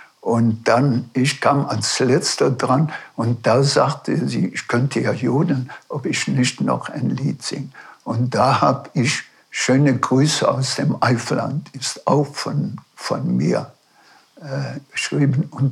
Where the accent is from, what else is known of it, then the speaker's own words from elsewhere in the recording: Bronsfeld, Rhineland-Palatinate, Germany; Bronsfeld ein Lied zu schreiben.